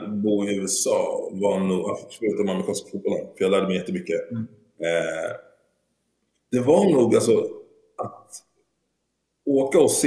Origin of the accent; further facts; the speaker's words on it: Sweden; men jag är från Sverige.